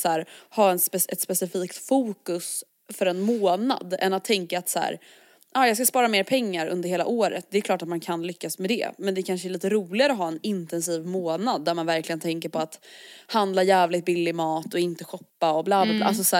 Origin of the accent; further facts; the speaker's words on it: Stockholm, Stockholm County, Sweden; vi som stockholmare